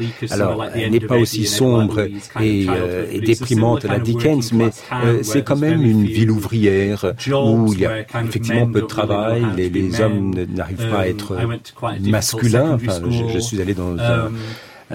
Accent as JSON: {"language": "French", "town": "Barnsley", "region": "Yorkshire and the Humber", "country": "United Kingdom", "tie": "born or raised there", "second_language": "French", "said": "si Howell se trouvait dans le contexte Barnsley, ma ville natale"}